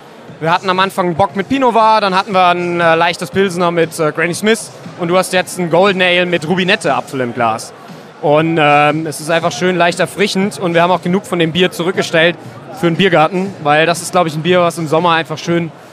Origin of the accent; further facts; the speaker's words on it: Mainz, Rhineland-Palatinate, Germany; Und als Mainzer ist der Frankfurter Markt für uns sogar relativ wichtig.